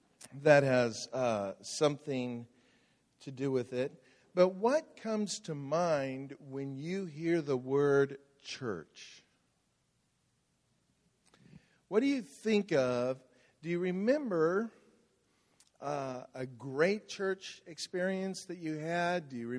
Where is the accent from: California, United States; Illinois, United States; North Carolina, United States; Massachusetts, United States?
California, United States; I'm from California, so it's actually Disneyland.